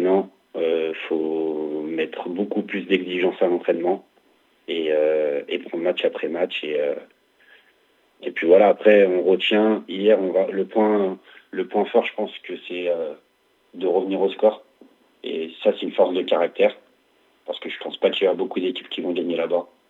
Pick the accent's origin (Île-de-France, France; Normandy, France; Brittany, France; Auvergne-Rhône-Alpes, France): Auvergne-Rhône-Alpes, France; Belleville-en-Beaujolais; born there; je suis revenu dans ma région où je suis né vers Belleville en Beaujolais.